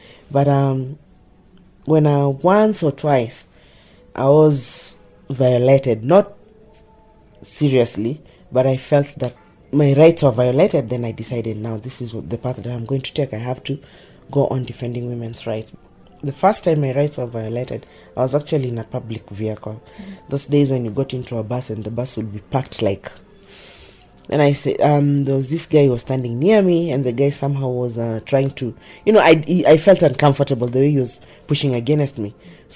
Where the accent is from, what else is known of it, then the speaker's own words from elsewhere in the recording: Kibera, Nairobi, Kenya; I am the female Kenya Nubian cultural ambassador. I live in Kibera. I was born in Kibera, raised in Kibera, educated elsewhere but still came back to Kibera. My roots are here.